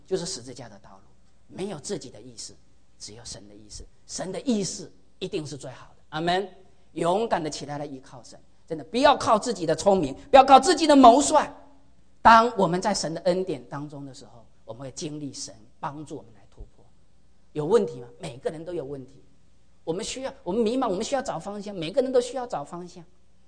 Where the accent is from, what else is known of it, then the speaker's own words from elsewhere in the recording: southern China, China; accent: southern; 我的这个南方口音